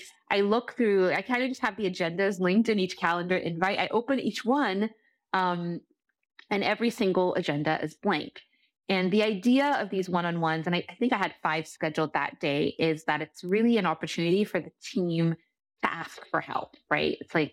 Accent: Nigeria; I'm Nigerian, so it's a very personal mission

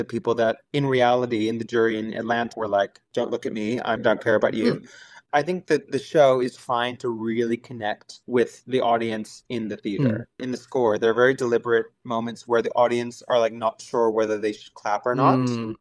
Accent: Sydney, New South Wales, Australia; I'm from Sydney myself

